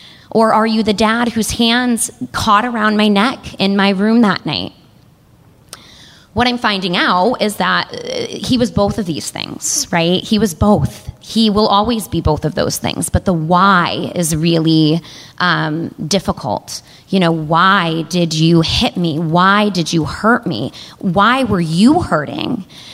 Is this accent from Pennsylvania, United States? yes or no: no; Lee, Massachusetts, United States; And I was talking to her in the driveway of the home that we grew up in Lee, Massachusetts, and we'd just gotten done shopping at the Prime Outlets.